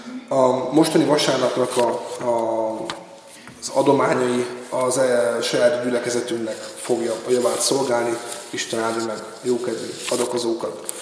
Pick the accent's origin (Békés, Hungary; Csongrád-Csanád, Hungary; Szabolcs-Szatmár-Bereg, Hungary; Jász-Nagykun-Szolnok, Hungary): Szabolcs-Szatmár-Bereg, Hungary; Tyúkod; hozok sokféle köszöntést úgy a szülőfalumból, Tyúkodról, mint Debrecenből, mint Budapestről